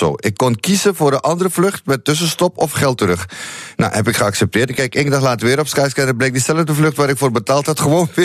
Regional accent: Netherlands; maar ik ben Nederlander

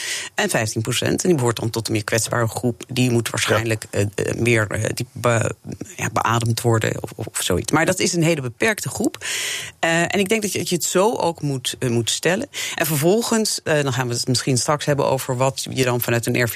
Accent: northern Italy, Italy; now in Netherlands; ik kom uit Noord-Italië...

